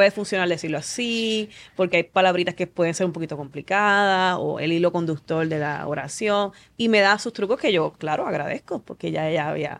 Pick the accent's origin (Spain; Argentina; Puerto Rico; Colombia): Puerto Rico